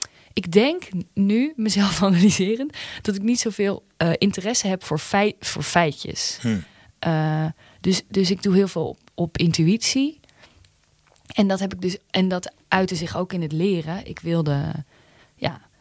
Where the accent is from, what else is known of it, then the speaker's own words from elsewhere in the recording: Gouda, South Holland, Netherlands; born there; Ik ben geboren in Gouda.